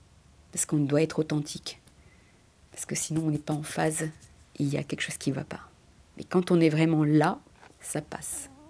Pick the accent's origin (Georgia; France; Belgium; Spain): Spain; Fuente de Piedra, Andalusia; je suis bilingue, enfin je suis espagnole, d'origine andalou, j'ai expliqué, d'un petit village qui s'appelle Fuente Piedra, qui est entre Séville et Malaga